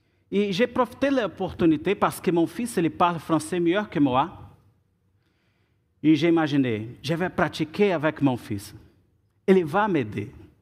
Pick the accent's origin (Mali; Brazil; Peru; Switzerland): Brazil; French is a second language; moved away; je suis brésilien. E ça fait un an et deux mois que je suis arrivé ici. E c'est toujours un grand défi de parler français.